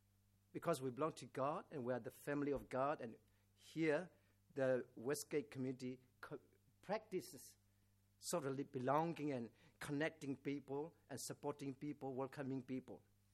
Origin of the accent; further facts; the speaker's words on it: Myanmar; English is a second language; now in Australia; So we don't feel like as we come from Burma and we are a stranger. So we become like Aussie.